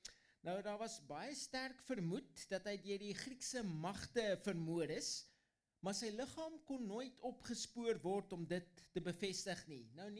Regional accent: Machadodorp, Mpumalanga, South Africa; En ek is amper hier groot geword, hier naby. Julle ken Misharudorp? Swan Horse Town en die perd het gevrek dorpie. Dis waar ek vandaan kom. Ek het daar groot geword.

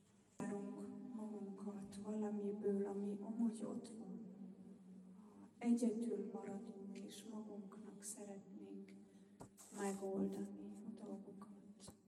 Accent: Austria; Hungarian is a second language; Én osztrák vagyok, úgyhogy nagyon szeretem síelni.

